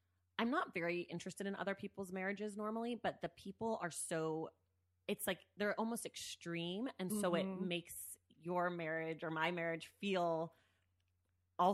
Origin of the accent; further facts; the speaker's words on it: Oakland, California, United States; Well, I'm also from Oakland.